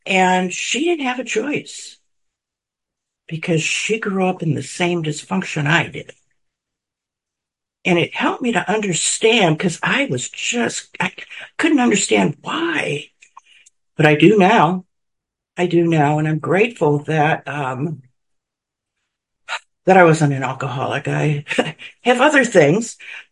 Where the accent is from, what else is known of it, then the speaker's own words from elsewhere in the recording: Midwest, United States; And so I grew up in the Midwest.